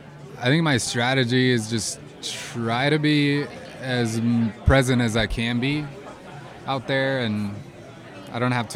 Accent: Trondheim, Trøndelag, Norway; English is a second language; now in Colorado, United States; I am from Trondheim, Norway. And I currently live in Colorado

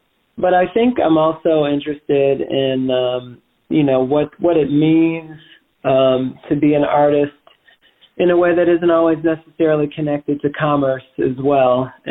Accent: Detroit, Michigan, United States; Yeah, I'm originally from Detroit.

